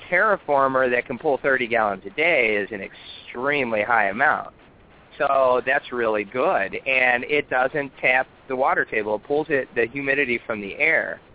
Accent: California, United States; I grew up in California, so, like, I knew how to, you know, how to be frugal with my water.

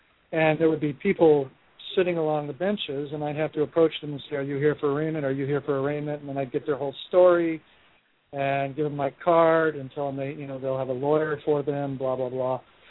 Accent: Hawaii, United States; moved away as an adult; now in California, United States; I was in Hawaii for a long time. I lived there since I was 11 years old. So it's pretty much my hometown.

